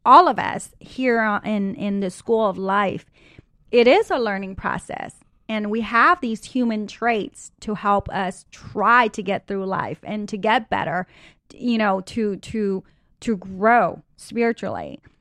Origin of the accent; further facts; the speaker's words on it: United States; And I grew up here in America, and I was trying to live the Western style